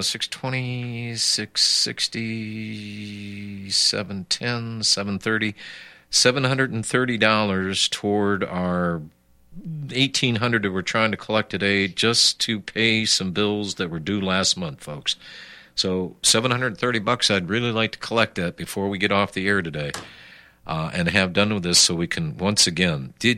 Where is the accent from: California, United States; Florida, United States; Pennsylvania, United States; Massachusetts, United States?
Pennsylvania, United States; born there; You know, I was born in Pennsylvania, and the people in Pennsylvania have a different gait, how they walk, than anybody else.